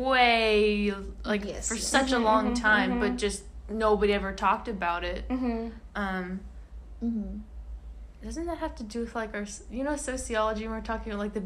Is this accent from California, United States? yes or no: yes; California, United States; And even though I'm from California, when I'm here at school, I'll forget that that's happening